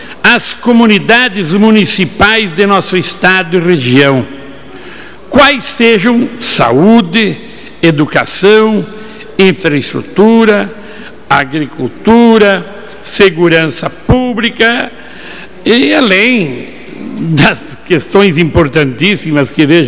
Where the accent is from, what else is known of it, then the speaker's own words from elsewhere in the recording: Balneário Camboriú, Santa Catarina, Brazil; Balneário Camboriú, minha cidade, minha terra, que eu tanto amo.